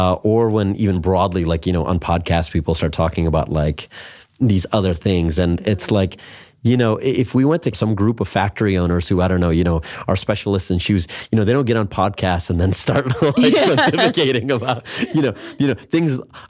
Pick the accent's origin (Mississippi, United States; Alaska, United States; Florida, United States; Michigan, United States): Michigan, United States; Detroit; I mean, my background, you know, both Peter and I, we grew up in the Detroit area.